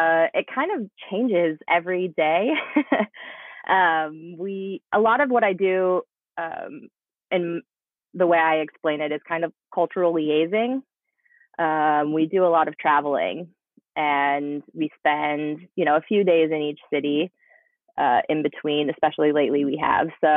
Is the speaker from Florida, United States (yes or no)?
no; Michigan, United States; So I grew up in Michigan and from a small town, lots of farms and things like that.